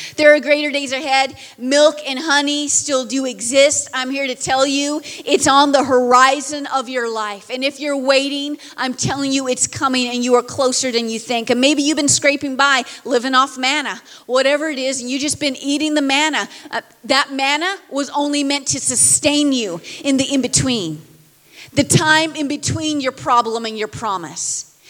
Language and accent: English; Canada; we were Canadians, we moved from Canada, we moved to California, and then after 5 short years, he called us to move back to Canada.